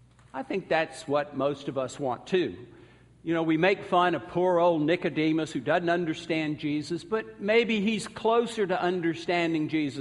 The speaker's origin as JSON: {"language": "English", "region": "the South", "country": "United States", "tie": "born or raised there", "said": "Growing up in the South, it was really important to be nice."}